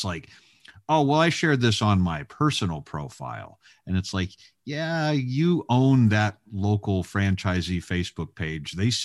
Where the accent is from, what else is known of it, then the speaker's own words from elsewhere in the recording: California, United States; We're from California, Mike. We're not listening to this anymore.